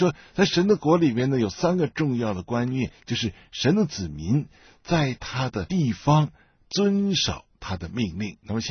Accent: China; 我觉得今天我们作为中国人呢

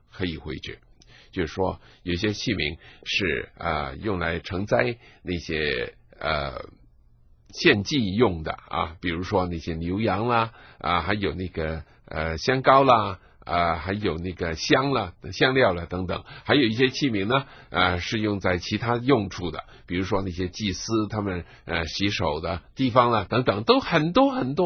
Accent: China; 我有些时候呢想起我们中国人呢有一些习惯呢，就表示了我们中国人的心态的

